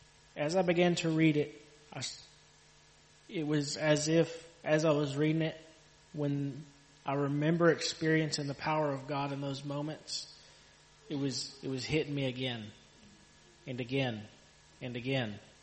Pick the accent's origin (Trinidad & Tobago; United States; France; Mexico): Mexico; And I grew up in Mexico, on my grandpa's farm, working, learning the farm.